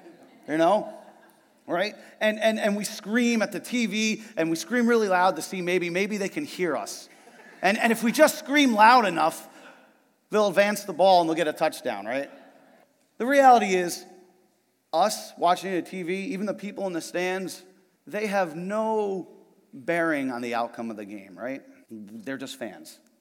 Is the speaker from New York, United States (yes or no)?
no; New Jersey, United States; I'm from New Jersey.